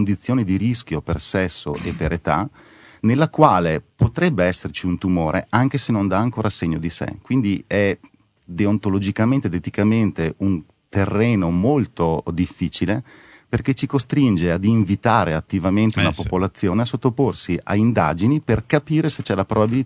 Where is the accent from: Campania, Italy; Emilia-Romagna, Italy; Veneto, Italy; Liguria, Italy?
Veneto, Italy; Io sono veneto.